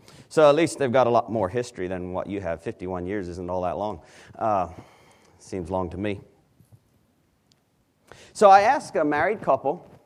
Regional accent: Paraguay; Being born and raised in Paraguay, we started at 8:30 down there

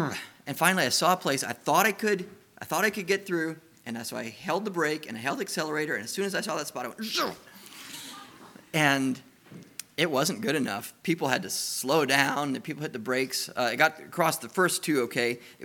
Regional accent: Missouri, United States; I didn't know where to look for it, not being a Canadian. In Missouri, we're the show-me state, right?

